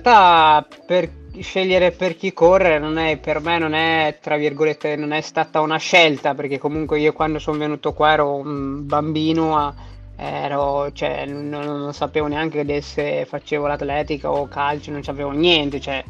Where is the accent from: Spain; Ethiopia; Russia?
Ethiopia; now in Italy; io sono originario etiope, no. Cioè, io per quanto amo l'Etiope, perché comunque è un paese, mio paese di origine, cioè, ho comunque piccoli legami, ce li ho ancora là